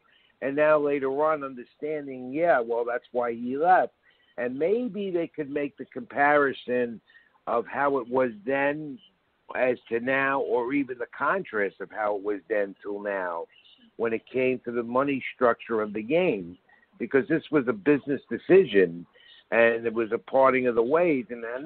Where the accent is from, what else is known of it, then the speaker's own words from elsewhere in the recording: Bronx, New York, United States; You know, I'm from the Bronx.